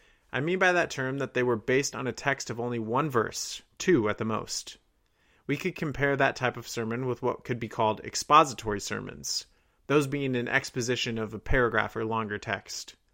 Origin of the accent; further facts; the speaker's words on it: South Carolina, United States; moved away; I grew up in the South without any real devotion to my Civil War heritage, even though my state of South Carolina was the first to secede from the Union. When I relocated to the North, never to permanently return to the South